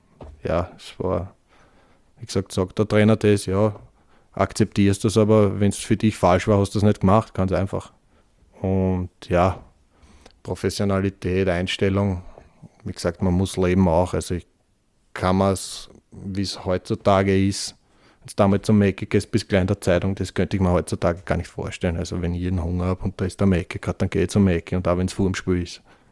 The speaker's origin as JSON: {"language": "German", "region": "Vienna", "country": "Austria"}